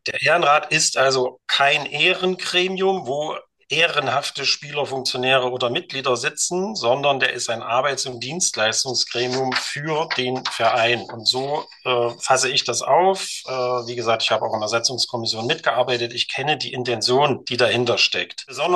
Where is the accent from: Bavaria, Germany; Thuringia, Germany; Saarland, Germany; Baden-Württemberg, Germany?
Thuringia, Germany; Erfurt; born there; das seht ihr ja auch. Ich bin 50 Jahre alt, in Erfurt geboren